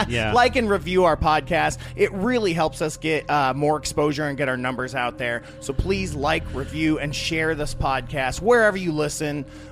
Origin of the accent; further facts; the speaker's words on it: Toledo, Ohio, United States; Yeah, when I grew up in Toledo, that's the way it was.